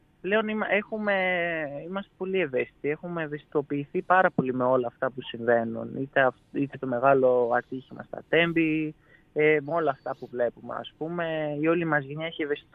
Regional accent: Greece; Εμένα εδώ είναι η πατρίδα μου, εδώ έχω μεγαλώσει και στεναχωριέμαι ότι πρέπει να φύγω από την Ελλάδα μετά τις σπουδές μου.

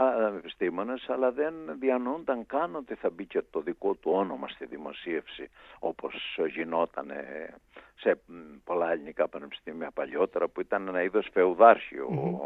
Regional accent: Greece; Εντάξει, αισθάνομαι και περηφάνεια ότι είμαι Έλληνας, αλλά νομίζω καμιά φορά το παρακάνομαι σε αυτό το σημείο.

